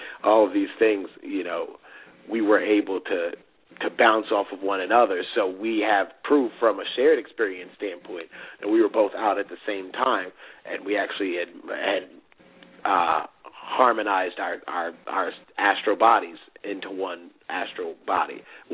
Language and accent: English; Brooklyn, New York, United States; I'm 28 years old. I'm from Brooklyn, New York. I went to Emory University. I grew up very, very poor in Section 8 housing, but my mother loved me really, really well.